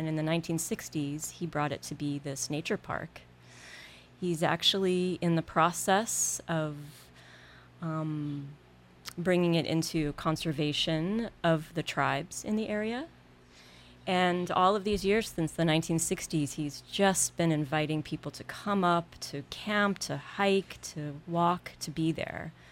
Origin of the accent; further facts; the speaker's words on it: Virginia, United States; moved away as an adult; also born or lived in Oregon; And quite an awakening coming out to the Northwest from Virginia. I'm originally from Virginia.